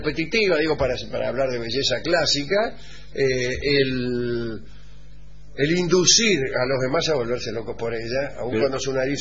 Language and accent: Spanish; Tucumán, Argentina; de Tucumán.